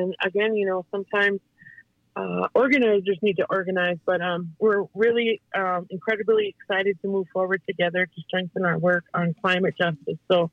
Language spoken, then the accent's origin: English; Leech Lake, Minnesota, United States; I'm from Leech Lake. I work for Minnesota 350. I'm the Northern organizer